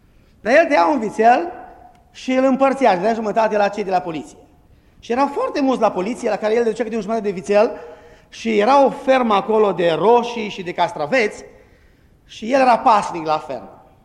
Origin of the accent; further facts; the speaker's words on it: Brebi, Sălaj County, Romania; Ne-am oprit în Brebs, satul meu natal, la o mătușe